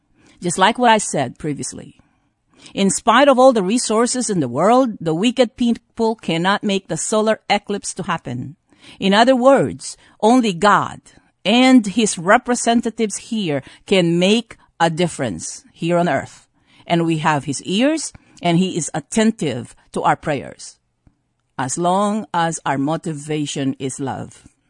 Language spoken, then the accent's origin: English; Philippines; born there; See, I was born in the Philippines with a brown skin.